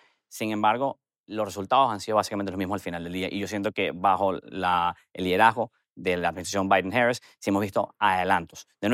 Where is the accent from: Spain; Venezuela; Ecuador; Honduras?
Venezuela; Sí, soy venezolano y yo siento que le iría peor a la situación venezolana